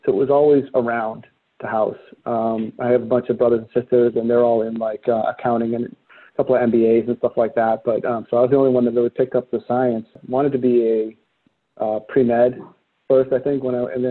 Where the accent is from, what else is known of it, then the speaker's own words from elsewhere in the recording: Massachusetts, United States; So I grew up outside of Boston.